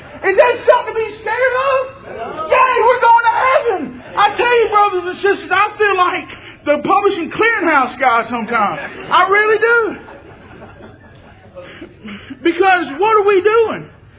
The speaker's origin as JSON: {"language": "English", "region": "Louisiana", "country": "United States", "said": "I mean, if LSU, I'm from Louisiana, if LSU won the national title, SEC championship, all that this year, I wouldn't shut up about it."}